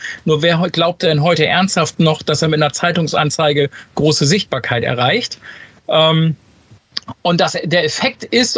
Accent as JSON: {"language": "German", "region": "Lower Saxony", "country": "Germany", "said": "Also, ich komme aus der schönen Wesermarsch. Wer genau wissen will, wo das liegt, zwischen Bremen und Bremerhaven"}